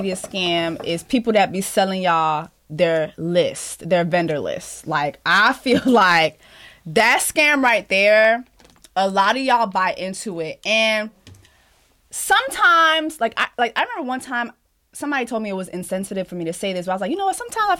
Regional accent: Dade County, Florida, United States; I am from Dade motherfucking County.

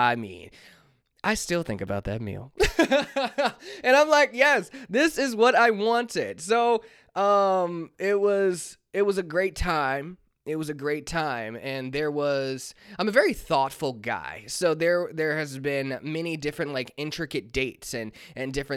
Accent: Kansas City, Missouri, United States; now in Los Angeles, United States; Also being halfway across the country, I'm from Kansas City. I'm in Los Angeles and dealing with that, right?

